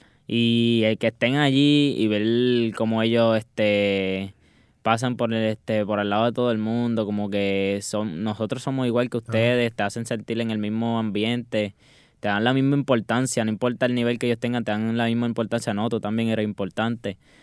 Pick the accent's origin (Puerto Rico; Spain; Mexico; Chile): Puerto Rico; no me está diciendo que soy de Puerto Rico